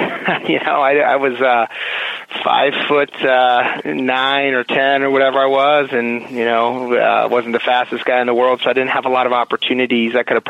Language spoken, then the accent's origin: English; Erie, Pennsylvania, United States; I grew up in Erie, Pennsylvania, which really blue collar upbringing and went to public school there in Erie and, you know, grew up lower middle class.